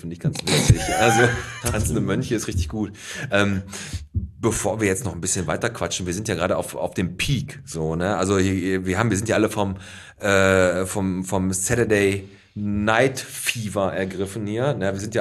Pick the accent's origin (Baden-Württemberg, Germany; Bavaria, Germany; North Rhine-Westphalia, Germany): North Rhine-Westphalia, Germany; Bottrop; ich bin ein echter, richtiger Bottropper Junge. Ich bin hier in der Hood groß geworden und werde auch hier unter die Erde gebracht